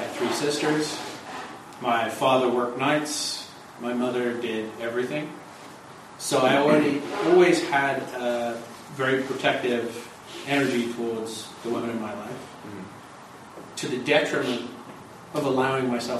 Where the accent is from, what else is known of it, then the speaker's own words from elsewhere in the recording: England, United Kingdom; Yeah, I'm English. I mean, we're born beating the shit out of each other in the nursery.